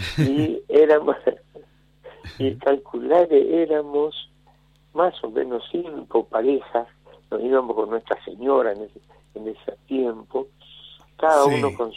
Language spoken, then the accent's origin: Spanish; Buenos Aires, Argentina; vengo de Buenos Aires